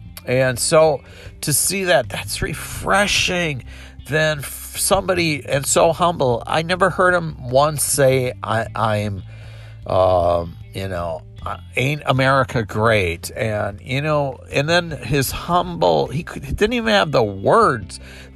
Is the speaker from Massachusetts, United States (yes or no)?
no; Milwaukee, Wisconsin, United States; that happened in my hometown, by the way, last night.